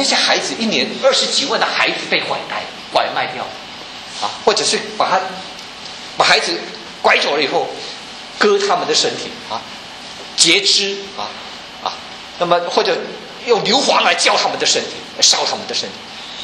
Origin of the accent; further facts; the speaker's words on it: Malaysia; 我们今天说我们都是中国人啊，无论是你来自啊，我是马来西亚啊，来自哪里都好，我们的根就在中国。